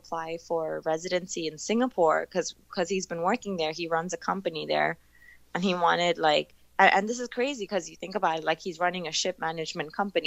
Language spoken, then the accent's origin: English; Cyprus; born or raised there; also born or lived in Hong Kong